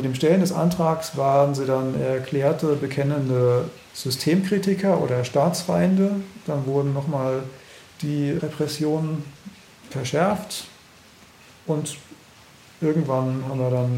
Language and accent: German; Germany; Also ich bin ja in der DDR aufgewachsen eben.